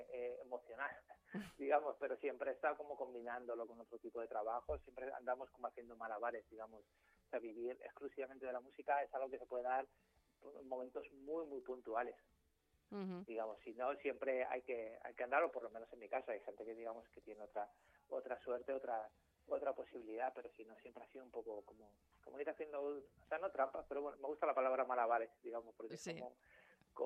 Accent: Madrid, Community of Madrid, Spain; also born or lived in England / Berlin; Yo soy de Madrid, sí, soy de Vallecas.

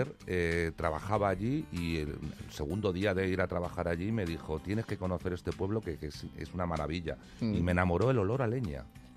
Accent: Ciudad Real, Castilla-La Mancha, Spain; yo y toda mi familia provenimos de La Mancha. Somos manchegos, nací en Ciudad Real. Y toda mi familia es también de un pueblecito llamado Aimiel, y yo nací en Ciudad Real capital.

